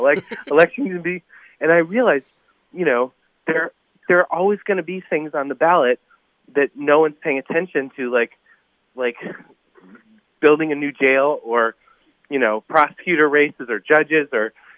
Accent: Chicago, Illinois, United States; Because, you know, I grew up in Chicago, like, with friends on both sides of the tracks

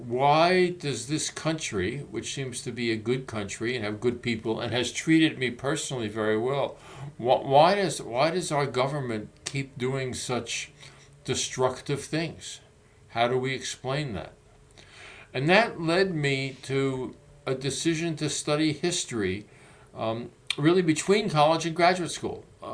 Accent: the North, United States; I was from the North, but one could not miss it.

